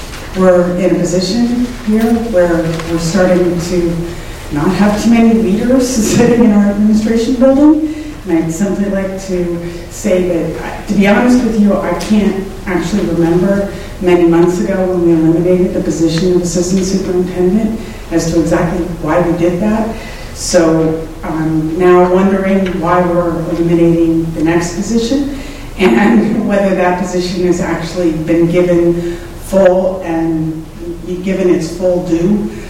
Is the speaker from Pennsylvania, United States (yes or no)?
yes; Glenside, Pennsylvania, United States; from Glenside.